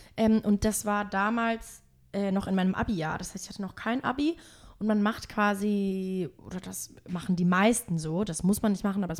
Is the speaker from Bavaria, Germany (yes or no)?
no; Heinsberg, North Rhine-Westphalia, Germany; also born or lived in Vienna; now in Berlin, Germany; Aber ich komme aus Köln. Oder nee, aus Köln ist wirklich weit gesagt. Ich komme aus Heinsberg.